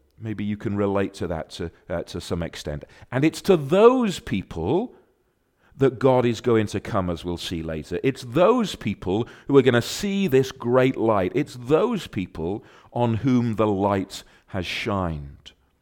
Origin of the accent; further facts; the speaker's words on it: Clydach, Wales, United Kingdom; I'm from Swansea. And then afterwards I might say, well, really, I'm from Clydach, but you don't know where Clydach is, do you?